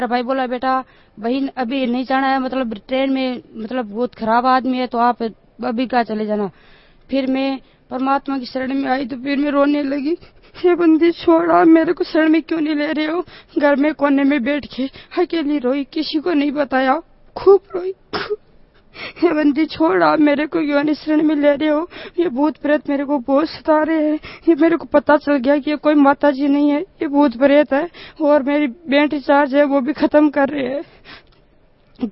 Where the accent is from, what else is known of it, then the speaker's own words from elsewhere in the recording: Bigga, Rajasthan, India; हमारे गांव बिग्गा है जिसमें लोक देवता बिग्गो जी बहुत बड़े हैं